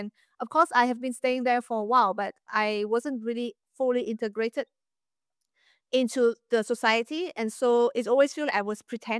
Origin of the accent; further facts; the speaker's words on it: Hanoi, Vietnam; It is this passive aggressiveness from where I was growing up in Hanoi.